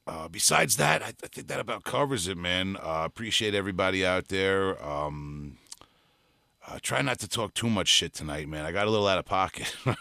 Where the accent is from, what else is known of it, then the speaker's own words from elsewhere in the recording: Long Island, New York, United States; We're from Long Island.